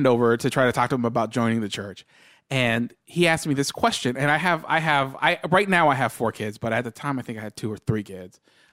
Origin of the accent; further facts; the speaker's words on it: Monterey Park, California, United States; also born or lived in Guatemala; I was born in Guatemala. When I was two, I moved here to Monterey Park specifically.